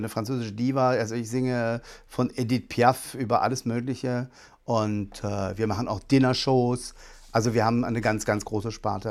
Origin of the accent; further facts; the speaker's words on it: Karlsruhe, Baden-Württemberg, Germany; also born or lived in France; Ja, klar, weil aus Frankreich, also gebürtig aus Frankreich. Ich bin zwar in Karlsruhe aufgewachsen, aber da war ich 6 Jahre alt, als wir nach Karlsruhe gekommen sind.